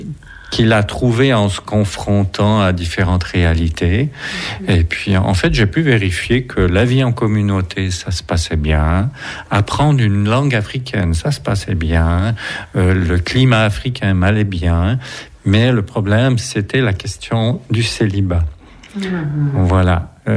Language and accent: French; Quebec, Canada; moved away as an adult; now in Switzerland; ça va peut-être s'entendre à l'accent, donc je viens du Canada, je viens du Québec. Et je suis arrivé en Suisse la première fois en 1983, 83, comme on dit ici. J'avais 21 ans